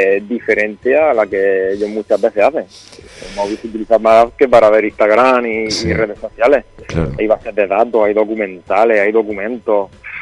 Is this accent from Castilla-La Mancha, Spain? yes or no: no; Almería, Andalusia, Spain; que somos de aquí de Almería